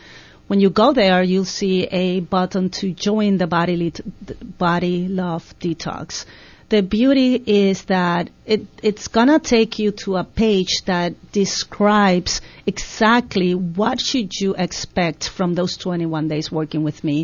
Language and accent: English; Spain; I am from Spain, so there's a love of bread in every meal except breakfast.